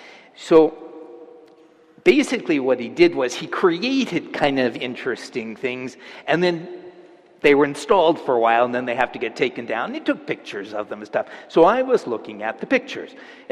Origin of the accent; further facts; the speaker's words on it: Alameda, California, United States; I grew up in Alameda, the Isle of Style in the East Bay.